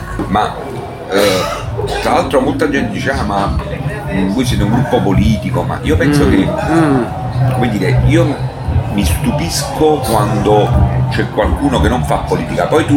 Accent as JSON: {"language": "Italian", "region": "Campania", "country": "Italy", "accent": "Neapolitan", "said": "Poi noi ovviamente abbiamo anche una fortuna, che il nostro dialetto è un dialetto che grazie al cinema, alla musica, si è molto diffuso, diciamo, ecco, un dialetto cioè se tu canti napoletano è più facile"}